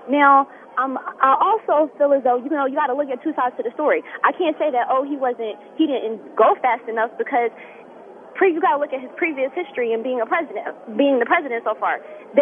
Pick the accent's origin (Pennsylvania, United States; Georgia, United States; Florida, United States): Pennsylvania, United States; Philadelphia; now in Indiana, United States; And we deal with racism here just like anywhere else. But it's different here. And I'm from Philadelphia, so I really feel the difference.